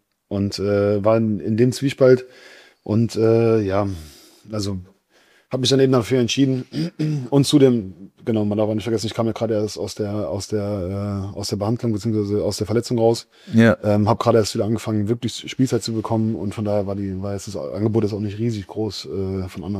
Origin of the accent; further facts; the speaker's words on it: Germany; Also ich als Deutscher wurde deutscher Meister.